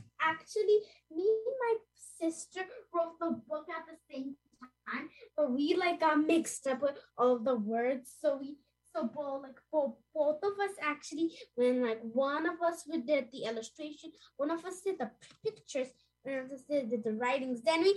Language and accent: English; Hudson, New York, United States; I'm also from Hudson, and I'm 8 years old.